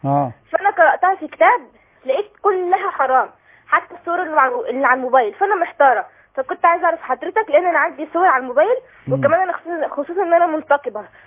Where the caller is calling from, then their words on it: Port Said, Port Said Governorate, Egypt; انا كنت سأل الشيخ عندنا في بورسعيد